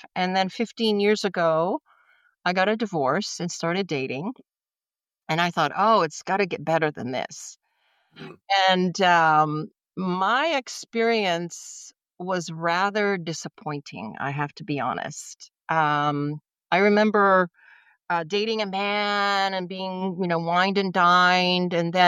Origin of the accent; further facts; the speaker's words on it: the South, United States; I was a Christian growing up in the South, and sex was never talked about.